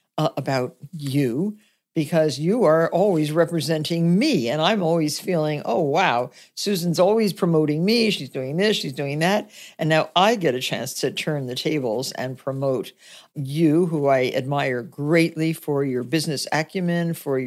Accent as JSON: {"language": "English", "town": "Nutley", "region": "New Jersey", "country": "United States", "tie": "born or raised there", "said": "I grew up in Nutley, New Jersey. So we're sort of like relatives that way."}